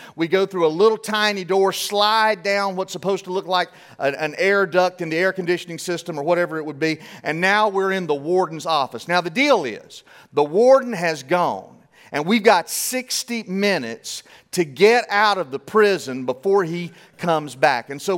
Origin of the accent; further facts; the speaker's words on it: North Carolina, United States; moved away as an adult; now in Louisiana, United States; I was 25 years old when my wife and I moved from North Carolina, where we're from, and we moved to Louisiana.